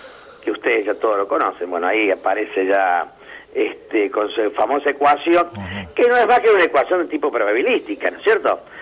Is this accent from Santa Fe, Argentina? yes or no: yes; Casilda, Santa Fe, Argentina; now in Formosa, Argentina; soy de Casilda, de Santa Fe. Nada más que trabajando acá, junto con mi señora, que también es de Santa Fe ella, pero estamos trabajando acá en la universidad.